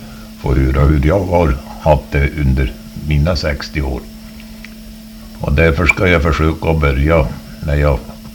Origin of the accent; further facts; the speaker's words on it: Finnskoga, Värmland, Sweden; Jag föddes i Rådlesbråten i norra Finnskoga den 17 januari 1922. Vi bodde då i ett litet torp som hette Linsta